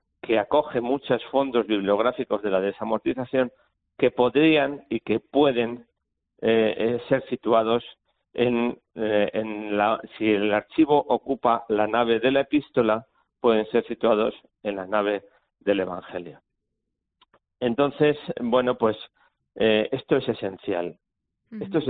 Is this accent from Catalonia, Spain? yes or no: no; Valladolid, Castile and León, Spain; Sinceramente, como vallisoletano, como historiador